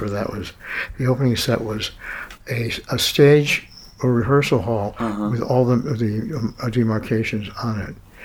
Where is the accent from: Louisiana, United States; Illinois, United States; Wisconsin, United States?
Illinois, United States; Chicago; You know, I grew up in Chicago.